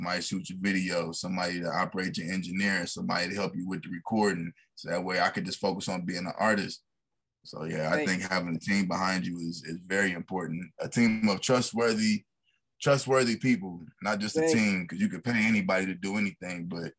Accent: Wichita, Kansas, United States; Well, I'm from Wichita, Kansas. That's where I'm at now, actually. I've been here my whole life, pretty much.

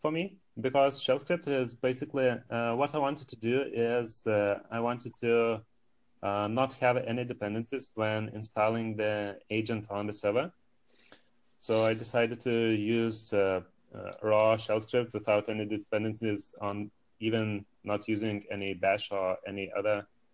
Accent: Lithuania; from Lithuania in Europe.

